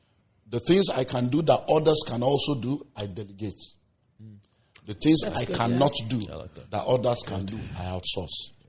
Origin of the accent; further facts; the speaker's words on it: Nigeria; I'm a Nigerian. I'm a Christian.